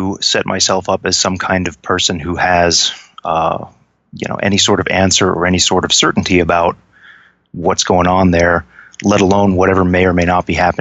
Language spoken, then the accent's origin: English; New York, United States; I grew up in New York. I grew up in the Hudson Valley, specifically Rockland County, in the late 70s and 80s, around the time of all of the big UFO flaps in that area